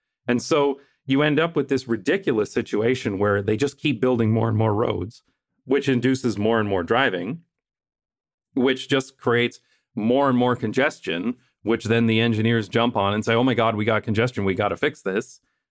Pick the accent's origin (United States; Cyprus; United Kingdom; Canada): Canada; London, Ontario; Like, I made a video about a road widening in my hometown of London, Ontario, Wonderland Road